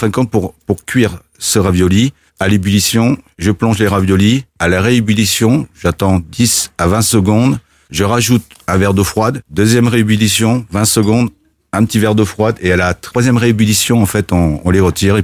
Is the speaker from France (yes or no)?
yes; France; accent: French; mon accent français